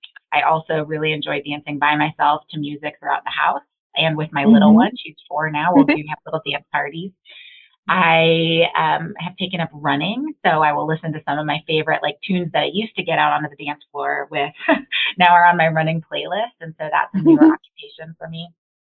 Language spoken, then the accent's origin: English; Madison, Wisconsin, United States; also born or lived in Costa Rica; now in Los Angeles, United States; moved back to Wisconsin when I was very young. So that's where I grew up and was raised in Madison, Wisconsin, and lived there throughout high school and then moved out to Los Angeles to pursue a professional dance career.